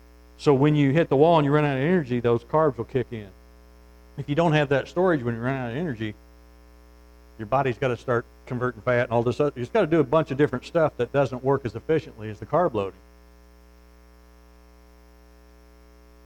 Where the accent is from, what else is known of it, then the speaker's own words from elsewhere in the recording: United States; I just run 3 miles. I'm an American.